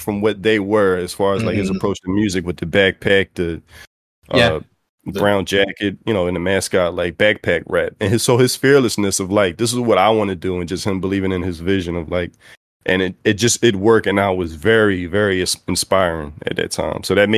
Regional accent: Philadelphia, Pennsylvania, United States; so I'm from Philly, and by the time I started rapping, a lot of battle rap was occurring

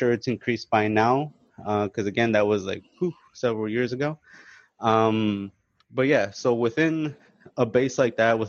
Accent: New Jersey, United States; also born or lived in Managua, Nicaragua; Well, I'm from New Jersey. But I was born in Managua, Nicaragua. I'm actually a U.S. immigrant. I earned my citizenship through my military service.

